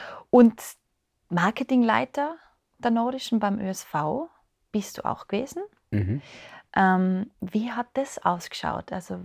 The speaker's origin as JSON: {"language": "German", "region": "Tyrol", "country": "Austria", "said": "Bei uns in Tirol kennt man so."}